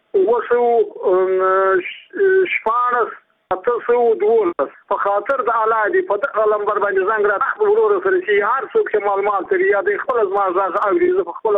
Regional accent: Badghis, Afghanistan; زه په خپل د بادغیس ولایت یم د مقدس ولسوالۍ یم د امدیګو د کلی یم

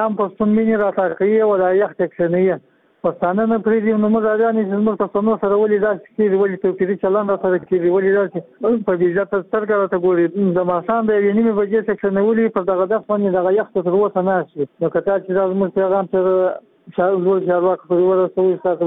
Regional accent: Kandahar, Afghanistan; now in Mazar-i-Sharif, Afghanistan; زه د کندهار اوسیدونکو یم

